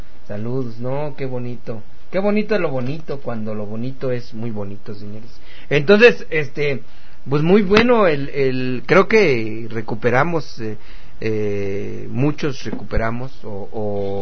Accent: San Luis Potosí, Mexico; Yo soy de San Luis Potosí.

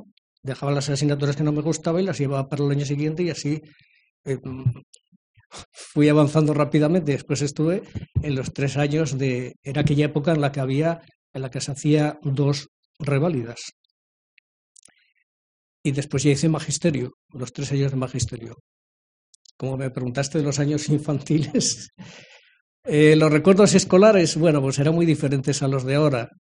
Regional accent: Arriondas, Asturias, Spain; yo nací aquí en Arriondas, fui aquí al colegio, a la escuela donde está ahora la Casa de Cultura.

